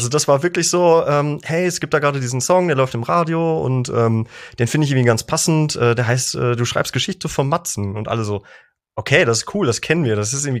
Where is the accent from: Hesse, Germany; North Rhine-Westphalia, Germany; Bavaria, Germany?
North Rhine-Westphalia, Germany; Ich bin aufgewachsen am Niederrhein